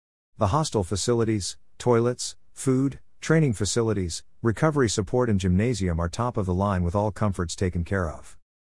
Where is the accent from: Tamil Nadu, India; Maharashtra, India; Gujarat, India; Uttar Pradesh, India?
Maharashtra, India; especially in my home state of Maharashtra.